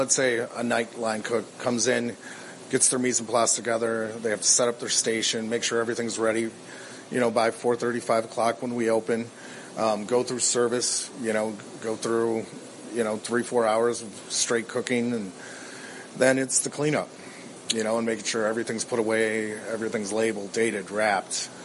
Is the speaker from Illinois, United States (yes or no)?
yes; Crystal Lake, Illinois, United States; also born or lived in Chicago; Well, I'm from Chicago, Illinois. I grew up in Crystal Lake.